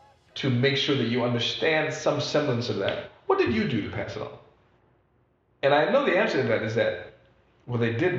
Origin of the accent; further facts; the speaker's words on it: St. Vincent & Grenadines; I'm having this argument online right now with people in my hometown, a Caribbean island called St. Vincent.